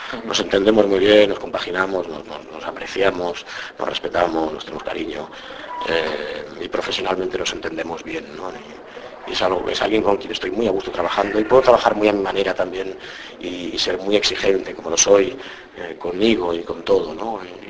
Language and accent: Spanish; Barcelona, Catalonia, Spain; Somos de Barcelona los dos